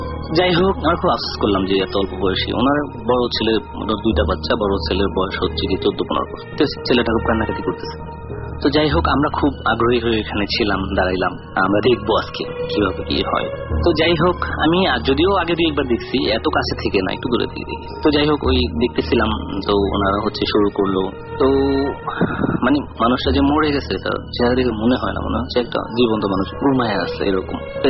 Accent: Ulania, Barisal Division, Bangladesh; born or raised there; now in Dhaka, Bangladesh

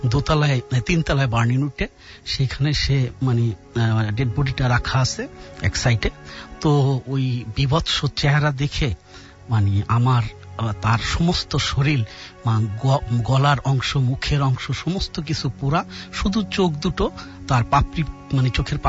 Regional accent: Madaripur, Dhaka Division, Bangladesh; মাদারীপুর থেকে এসেছি।

